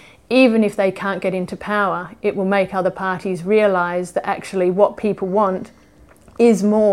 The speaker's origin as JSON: {"language": "English", "country": "Australia", "said": "As an Australian"}